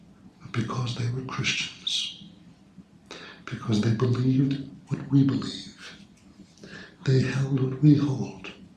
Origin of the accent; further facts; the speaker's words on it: United States; And knowing me as an American, he invited me down, let me show you what I found.